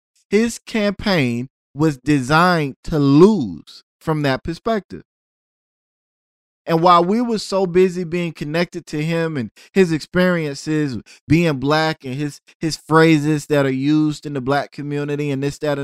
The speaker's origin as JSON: {"language": "English", "town": "Tallahassee", "region": "Florida", "country": "United States", "tie": "born or raised there", "said": "my hometown is Tallahassee, Florida, the capital of the state"}